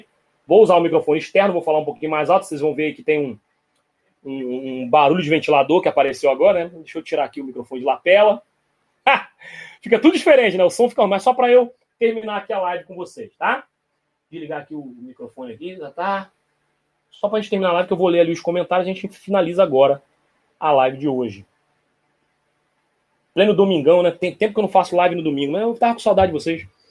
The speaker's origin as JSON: {"language": "Portuguese", "town": "Rio Claro", "region": "São Paulo", "country": "Brazil", "said": "Eu sou de Rio Claro, São Paulo."}